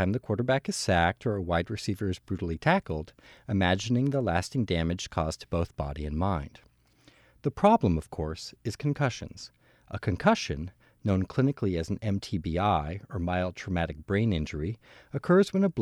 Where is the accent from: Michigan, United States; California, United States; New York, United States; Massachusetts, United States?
California, United States; My hometown 49ers will not be playing in this Sunday's big game.